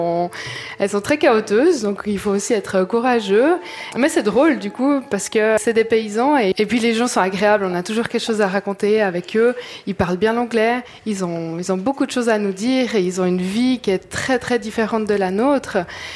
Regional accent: Switzerland; Chez nous, en Suisse, on a vraiment l'habitude que les trains soient à l'heure

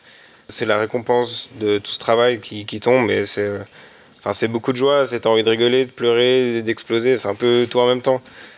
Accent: Geneva, Switzerland; Et là on est trois romands dans l'équipe. Et on est trois de Genève.

